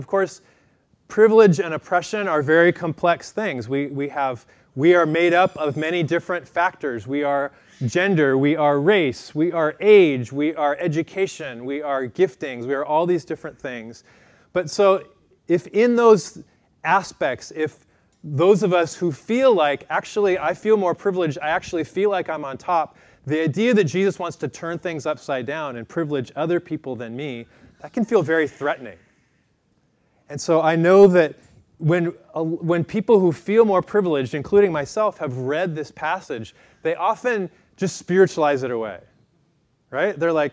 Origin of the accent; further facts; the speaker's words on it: Modesto, California, United States; I grew up in Modesto, and so we would go to Great America in San Jose.